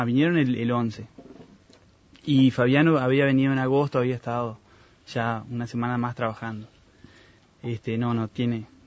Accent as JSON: {"language": "Spanish", "country": "Uruguay"}